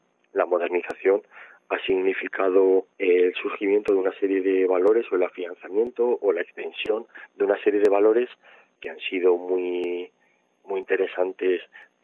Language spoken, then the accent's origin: Spanish; Madrid, Community of Madrid, Spain; por hablar de Madrid, que es de donde yo soy